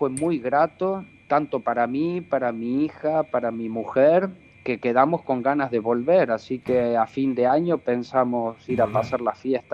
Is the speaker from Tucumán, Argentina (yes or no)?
yes; Tucumán, Argentina; moved away; Fui hace casi un año y eso me cargó tanto las pilas, ver a mi gente, a mi familia, a mis amistades, mi tierra, los olores, las comidas